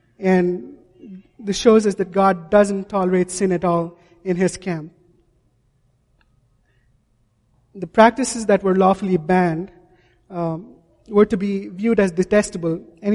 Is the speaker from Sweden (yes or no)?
no; India; A couple of years ago when I visited my home country in India